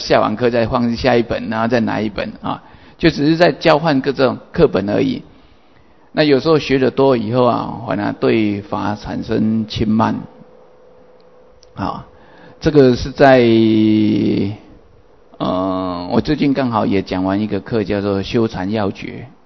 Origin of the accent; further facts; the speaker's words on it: Taiwan; 不过大概我们讲台语是没问题的。不过如果要把一些更深的道理要论证的话，台语我还是比较讲不出来